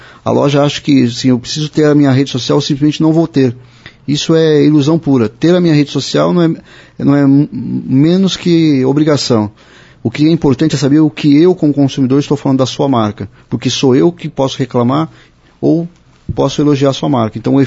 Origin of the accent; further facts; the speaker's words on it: São Paulo, Brazil; Eu sou de São Paulo e eu vejo isso acontecer muito lá